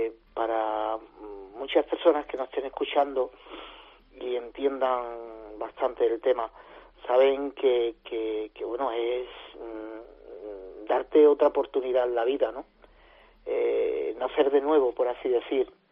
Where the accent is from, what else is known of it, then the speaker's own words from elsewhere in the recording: Linares, Spain; Bueno, yo soy de Linares, nacido en Linares, y la verdad es que es una ciudad grande